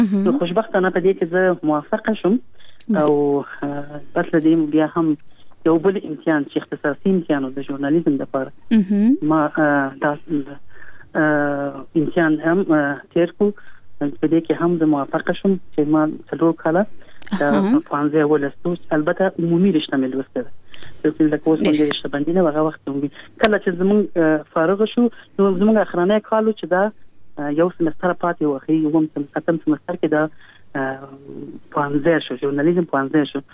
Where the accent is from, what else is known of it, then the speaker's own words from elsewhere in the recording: Kabul, Afghanistan; ما زه په کابل کې پیدا یم،